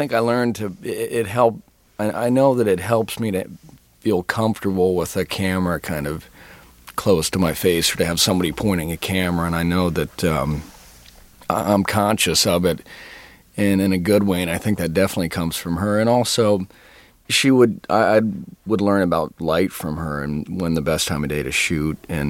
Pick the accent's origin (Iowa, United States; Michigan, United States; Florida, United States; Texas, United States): Texas, United States; born or raised there